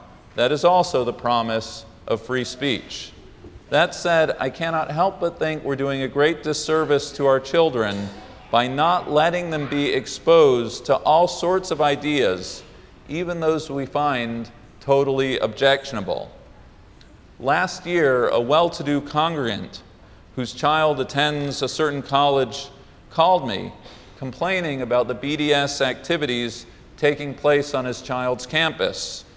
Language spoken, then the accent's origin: English; Los Angeles, California, United States; When I was in my hometown of Los Angeles last weekend